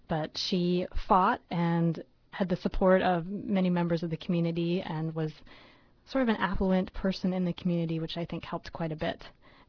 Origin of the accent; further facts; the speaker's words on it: Vermont, United States; I grew up in Vermont, and so I knew, exactly what the forest feels like when it's getting dark and filling with snow. I am of German heritage.